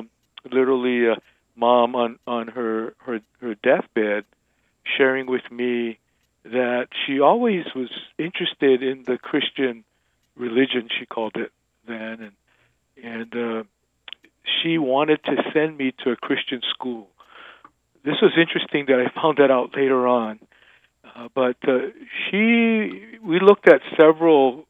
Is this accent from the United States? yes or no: yes; Honolulu, Hawaii, United States; I still live there, but was born and raised in that area of Honolulu.